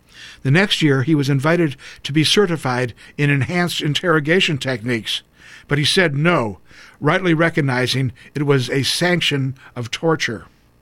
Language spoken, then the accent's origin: English; Wisconsin, United States; But my Norwegian friends, and I've got a lot of them because I'm from Wisconsin, say that their relatives in Norway say that they would never come here.